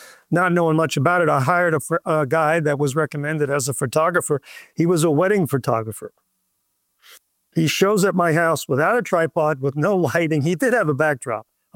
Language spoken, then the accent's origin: English; New York, United States; I grew up in New York, and that would be a lot of snow for New York.